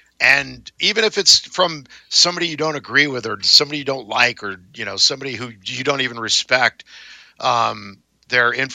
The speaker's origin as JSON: {"language": "English", "town": "San Diego", "region": "California", "country": "United States", "said": "I am from the South, from San Diego, but not the same South."}